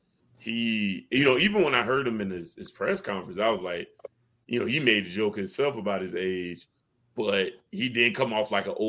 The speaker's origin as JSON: {"language": "English", "region": "Georgia", "country": "United States", "said": "My Georgia plugs, you know, you got to remember I'm from Georgia."}